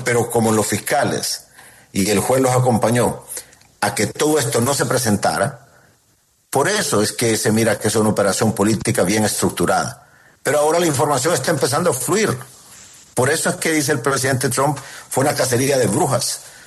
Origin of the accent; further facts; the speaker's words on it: Honduras; nadie va a evitar que yo regrese a Honduras. Solamente Dios. Esa es mi tierra.